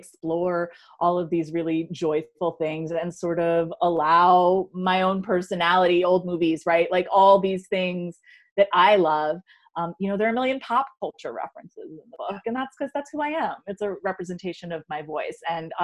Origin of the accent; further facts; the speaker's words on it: New Jersey, United States; I'm from New Jersey.